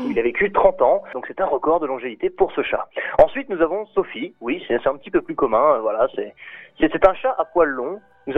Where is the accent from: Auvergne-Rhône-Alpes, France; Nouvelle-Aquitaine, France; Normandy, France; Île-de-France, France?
Normandy, France; Caen; born there; Vous ne le savez peut-être pas, mais chez moi, à Caen, dans ma Normandie natale, j'ai 3 chats.